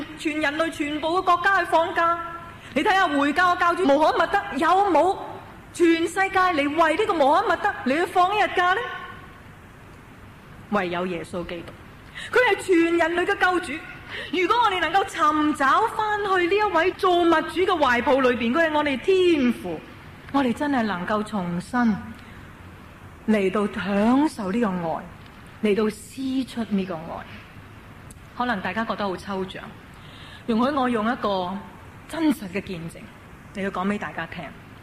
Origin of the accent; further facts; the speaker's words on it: Hong Kong; 咁我哋香港人咧就资讯爆炸嘅，好中意听呢啲资料嘅嘢